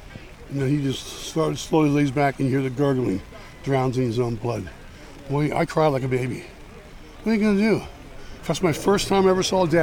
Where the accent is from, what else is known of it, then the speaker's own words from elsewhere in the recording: Lancaster, Pennsylvania, United States; I'm from Lancaster, Pennsylvania.